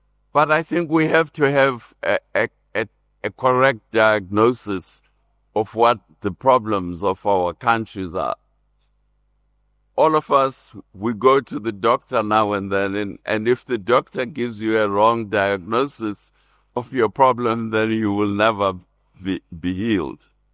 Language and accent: English; South Africa; So the challenge that we are faced with as South African citizens is, what are we going to do about it?